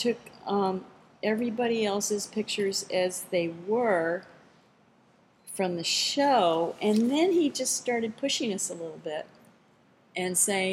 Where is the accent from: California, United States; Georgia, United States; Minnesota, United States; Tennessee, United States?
Tennessee, United States; Jack Daniels is part of my life, I think, back in the day, growing up in East Tennessee.